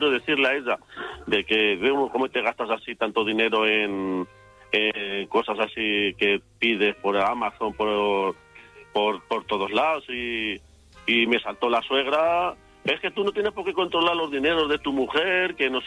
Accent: Quintanar de la Orden, Castilla-La Mancha, Spain; que soy aquí de Quintana de la Orden de Toledo

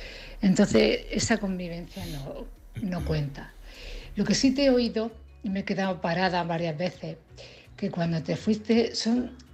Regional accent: Cartagena, Region of Murcia, Spain; de Cartagena, precisamente.

